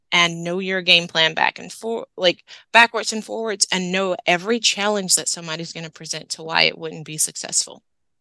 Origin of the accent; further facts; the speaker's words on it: New Orleans, Louisiana, United States; I'm from New Orleans, so you have to excuse my math, because let's be honest, we're lucky that I can read.